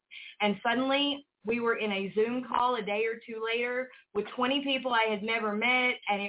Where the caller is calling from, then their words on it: Birmingham, Alabama, United States; I am coming from Birmingham, Alabama.